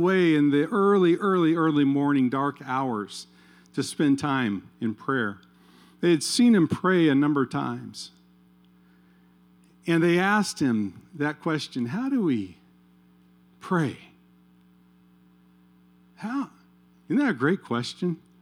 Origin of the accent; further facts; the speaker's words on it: Kansas, United States; It reminds me of growing up in Kansas